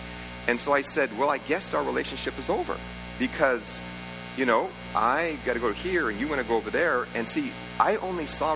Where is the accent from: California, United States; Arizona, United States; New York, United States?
California, United States; But I didn't know, because I grew up in California, that when you ask a girl to be your kickstand, it was like a marriage proposal.